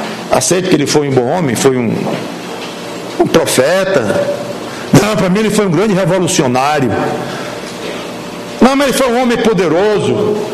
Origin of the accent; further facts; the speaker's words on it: Brazil; Porque eu sou brasileiro